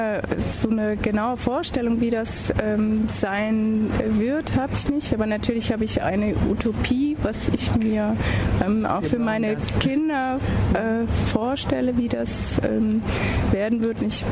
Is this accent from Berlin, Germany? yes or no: yes; Berlin, Germany; ich komme aus Berlin.